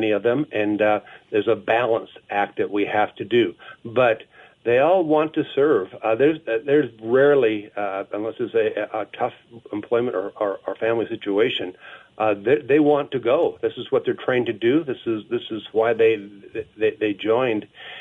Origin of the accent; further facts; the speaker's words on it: Minnesota, United States; now in Montana, United States; Well, I believe it or not, I was raised in Minnesota. I did the aviation program in North Dakota